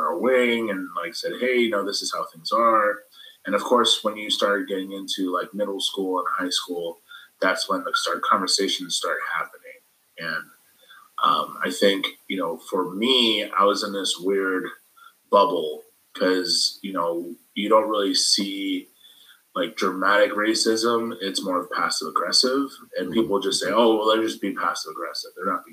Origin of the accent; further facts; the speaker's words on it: Gresham, Oregon, United States; also born or lived in Honolulu, Hawaii / Hilo, Hawaii; I was born actually in Honolulu, Hawaii, and I was raised till I was 11 in Hilo, and then I moved here to Portland and grew up in the Gresham area till I was like 20.